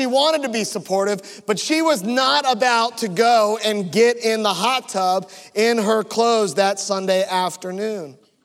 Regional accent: Virginia Beach, Virginia, United States; the church where we grew up down in Virginia Beach

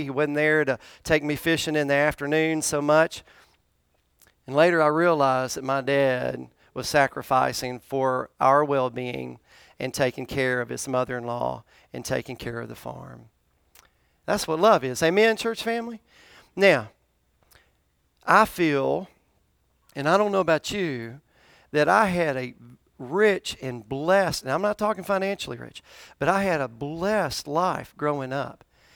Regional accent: Tennessee, United States; I grew up on a farm in Tennessee, in Middle Tennessee. And my sister was born in Nashville. I was born in Nashville as well.

